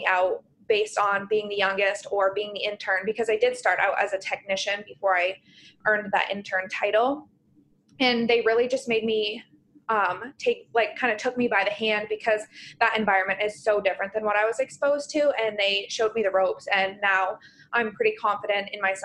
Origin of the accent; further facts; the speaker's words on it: Maine, United States; where I'm from Northern Maine, so I'm the intern there